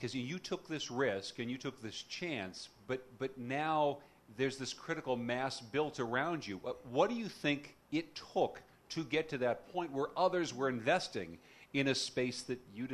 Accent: Pittsburgh, Pennsylvania, United States; I grew up in Pittsburgh, and water fire meant something different.

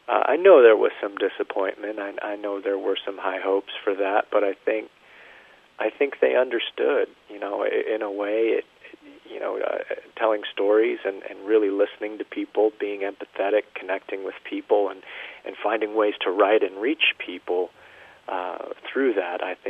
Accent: Colorado Springs, Colorado, United States; also born or lived in Scott Air Force Base, Illinois; You know, I'm originally from Colorado Springs.

